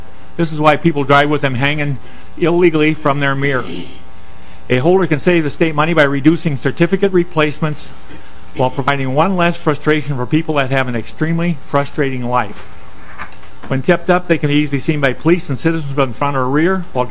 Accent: Rogers, Minnesota, United States; I'm from Rogers.

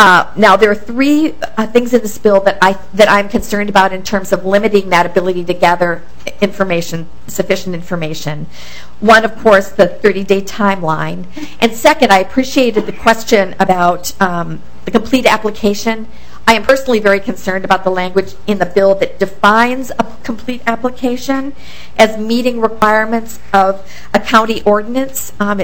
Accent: Florence Township, Minnesota, United States; I'm from Florence Township, and I appreciate you allowing me back.

